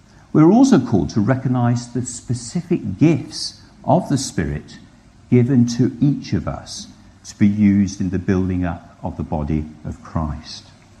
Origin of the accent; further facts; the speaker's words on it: United Kingdom; That's tricky, being a Brit.